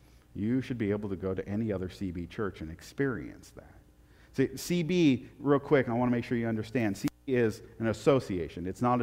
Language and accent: English; Portland, United States; I grew up in Portland.